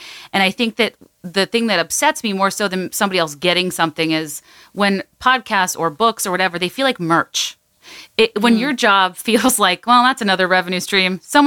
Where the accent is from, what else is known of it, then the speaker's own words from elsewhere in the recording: Southern United States, United States; or at least me growing up in the South